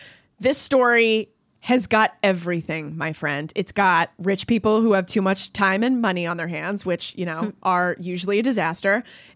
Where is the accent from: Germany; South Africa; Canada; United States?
Canada; I'm Canadian, full disclosure. I'm not even American.